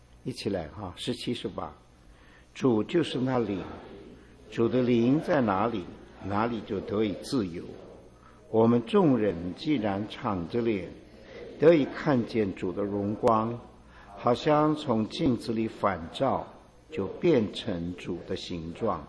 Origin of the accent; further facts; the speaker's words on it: China; 我们中国人的观念，对神的观念呢